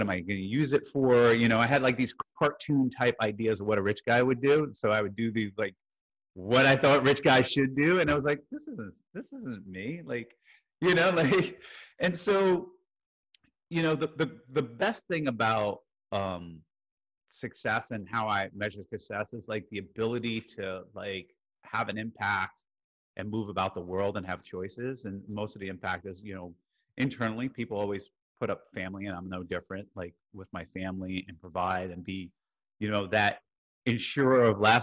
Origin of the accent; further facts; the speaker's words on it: Jersey City, New Jersey, United States; born there; I was born in Jersey City, New Jersey.